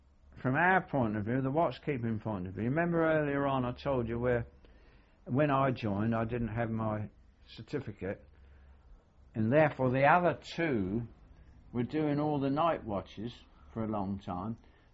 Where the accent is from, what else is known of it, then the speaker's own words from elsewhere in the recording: Glasgow, Scotland, United Kingdom; born there; I was born in Glasgow